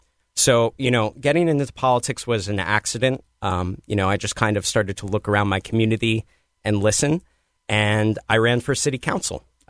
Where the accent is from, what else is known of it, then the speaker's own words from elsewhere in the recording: Wilton, Connecticut, United States; I grew up in Wilton. I went to Karate Universe, got my second degree black belt there until I was 14.